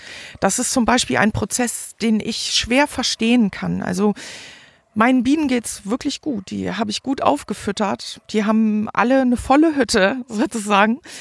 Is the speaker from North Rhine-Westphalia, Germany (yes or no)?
yes; Forstbach, North Rhine-Westphalia, Germany; habe sie jetzt hier in meinen Heimatort Forstbach gebracht.